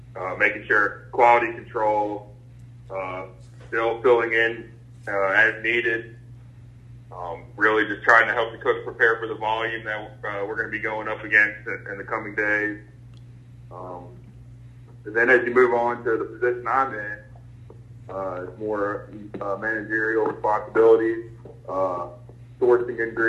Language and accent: English; Ocean Springs, Mississippi, United States; You know, I'm a lifelong resident of the Mississippi Gulf Coast. I was born in Ocean Springs, Mississippi